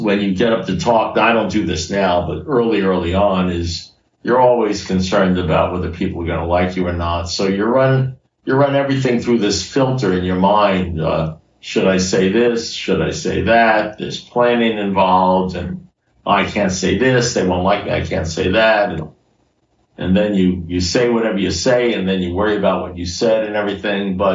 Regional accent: Miami, Florida, United States; I'm from Miami, Florida. I'm in my 44th year of sobriety. I'm old. I'm 75 years old

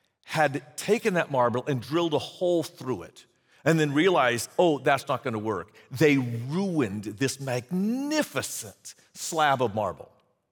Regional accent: Sacramento, California, United States; also born or lived in Portland, Oregon; I was born in Portland, Oregon. And at age 4, my folks moved to Sacramento for my dad's job. I had an older brother, younger brother.

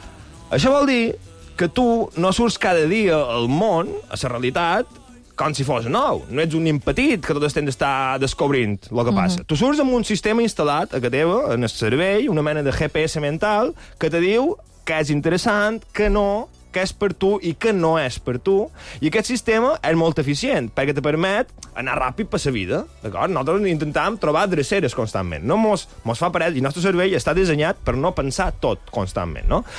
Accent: Balearic Islands, Spain; com a local mallorquí

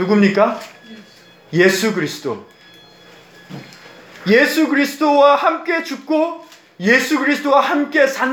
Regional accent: South Korea; now in New York, United States; 저는 한국인입니다. 근데 여기에 와서 뉴욕에 가서 사역을 해보니까 엄청나게 다양한 사람이 많습니다.

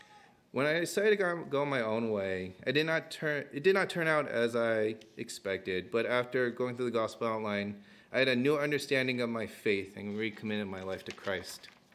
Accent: San Jose, California, United States; born there; I was born in San Jose.

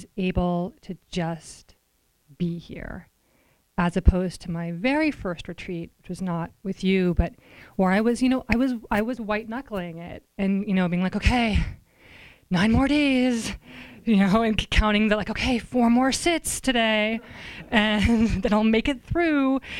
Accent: New York, United States; I'm from New York.

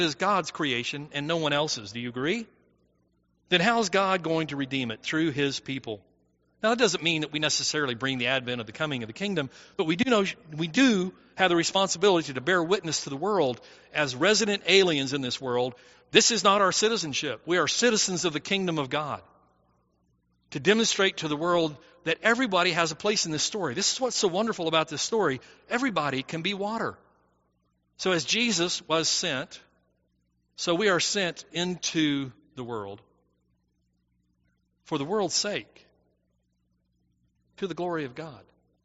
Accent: Italy; I was born and raised there in Italy.

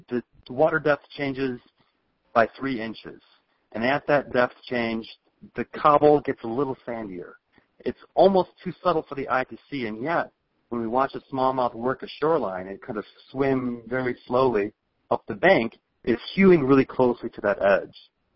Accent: Chicago, Illinois, United States; I grew up a devotee of In Fisherman magazine as a kid growing up in the Chicagoland area

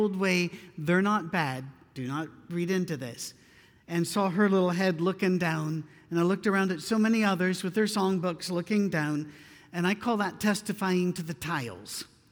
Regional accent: Scotland, United Kingdom; moved away; You know, I'm not very Scottish anymore. I've been away for a long time, but I'm too Scottish for that.

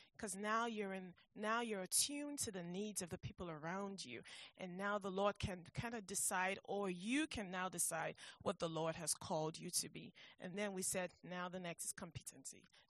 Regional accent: Apex, North Carolina, United States; from Apex, North Carolina.

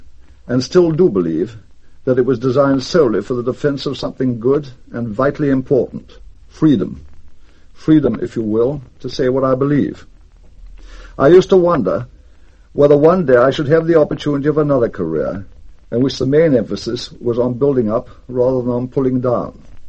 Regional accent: United Kingdom; now in United States; I am British. For 24 years, I was a regular officer in the British Army

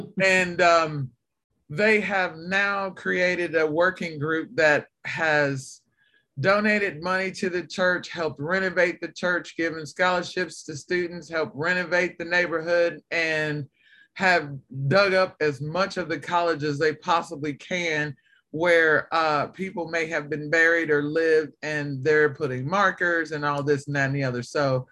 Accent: Roanoke, Virginia, United States; because I am from Roanoke, and my house was literally 20 minutes away from campus, but my parents let me live on campus.

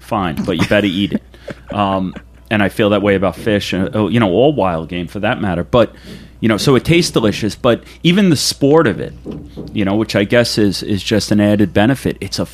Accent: New York, United States; It was always a big deal for me out on Long Island, growing up on Long Island.

